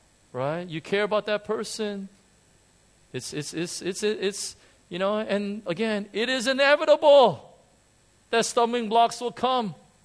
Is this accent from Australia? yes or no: no; United States; now in Hong Kong; So I know we live in Hong Kong, but we wash our cars. Because I'm American, I'm so used to washing cars